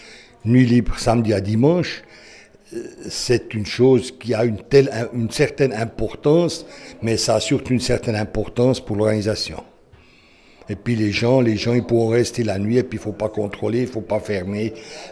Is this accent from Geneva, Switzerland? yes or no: no; Biel/Bienne, Bern, Switzerland; moi j'ai un certain âge, j'ai grandi à Bienne, j'ai fait toutes les écoles à Bienne, je suis pur biennois, j'ai encore lieu d'origine à Bienne